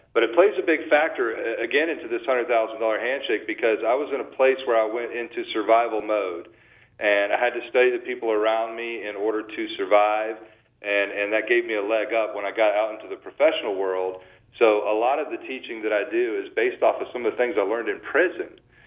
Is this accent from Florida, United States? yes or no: yes; Tampa, Florida, United States; So, you know, I grew up here in Tampa, Florida, and I'm going to give you, obviously, the Reader's Digest version.